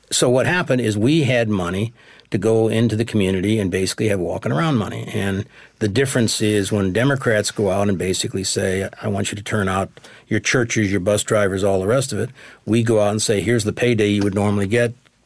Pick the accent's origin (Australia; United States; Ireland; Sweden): United States; But at the end of the day, I'm an American.